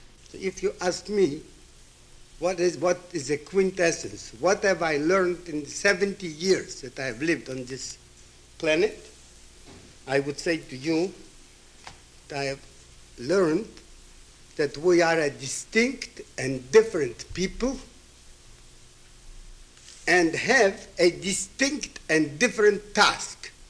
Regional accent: Zhytomyr, Zhytomyr Oblast, Ukraine; born there; first language Hebrew; English is a second language; I was born in Zhytomyr, near Kiev, where there were about 40,000 Jews. My first language that I learned was Hebrew. I spoke Yiddish, but studied Hebrew.

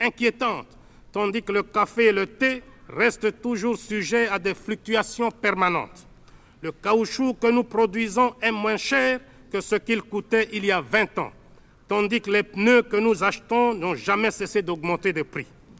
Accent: DR Congo; Chez nous, en Afrique, et principalement au Zaïre, quand on aide quelqu'un, on doit le faire discrètement.

